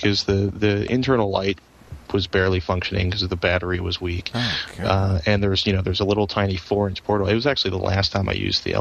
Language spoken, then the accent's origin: English; New York, United States; also born or lived in New Jersey; No, I grew up in New York. I lived in Jersey in an apartment building for a while.